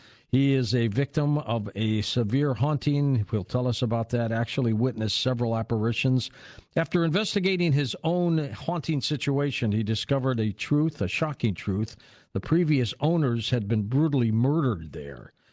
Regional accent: Detroit, Michigan, United States; How are things in Saginaw? I grew up in Detroit, so not too far away from you.

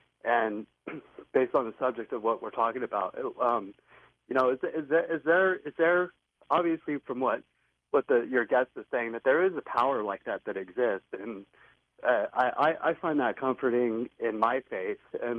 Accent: New Mexico, United States; I grew up in New Mexico. I grew up listening to your show with my dad.

